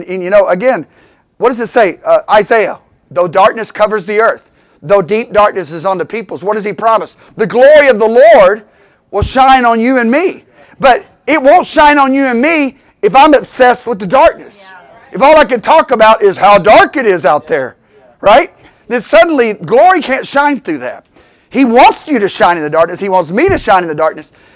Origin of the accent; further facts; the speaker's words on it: Memphis, Tennessee, United States; And I'm from Memphis.